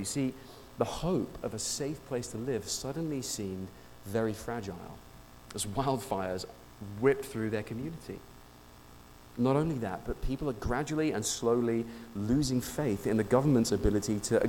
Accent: England, United Kingdom; I come from England. It's a place where it's overcast a lot of the time.

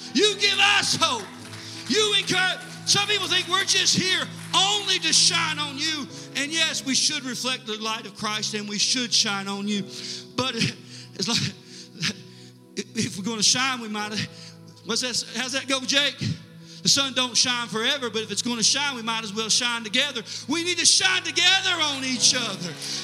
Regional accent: Lost Creek, Virginia, United States; We'll stand up and say, we're from Lost Creek, Virginia.

